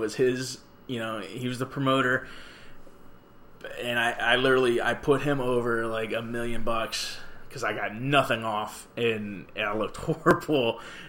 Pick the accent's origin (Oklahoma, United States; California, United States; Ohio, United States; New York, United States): Ohio, United States; North Canton; I mean, I'm from North Canton area, but I'm still a country boy.